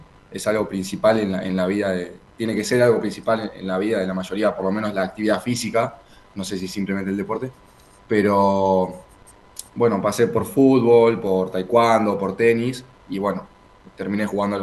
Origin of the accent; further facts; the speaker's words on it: Remedios de Escalada, Buenos Aires Province, Argentina; de toda la vida yo soy del barrio de Remedios de Escalada, vivo muy cerca del Club de Talleres